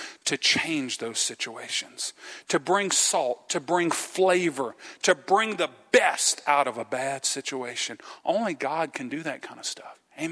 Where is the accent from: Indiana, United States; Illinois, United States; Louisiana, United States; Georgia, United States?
Louisiana, United States; Well, how tough you think it is for me? I'm a Cajun preacher.